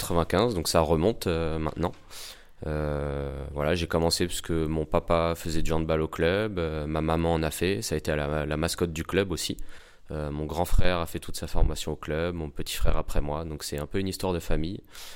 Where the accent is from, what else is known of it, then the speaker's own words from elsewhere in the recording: Ivry-sur-Seine, Île-de-France, France; parce que moi j'ai grandi à Ivry, je suis né à Ivry, ma famille est ivrienne depuis très longtemps